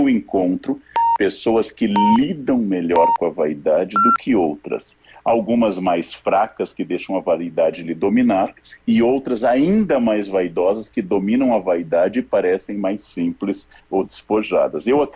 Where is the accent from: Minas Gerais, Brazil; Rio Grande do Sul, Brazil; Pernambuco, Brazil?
Rio Grande do Sul, Brazil; prazer falar para o meu estado natal